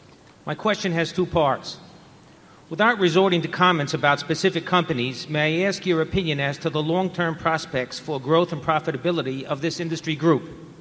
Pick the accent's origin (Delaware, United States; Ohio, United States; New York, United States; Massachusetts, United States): New York, United States; Brooklyn; I'm from Brooklyn, New York